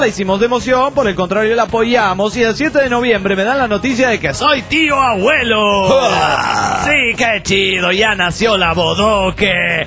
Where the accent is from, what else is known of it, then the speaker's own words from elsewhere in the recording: San Luis de La Paz, Guanajuato, Mexico; de San Luis de La Paz, Guanajuato, México.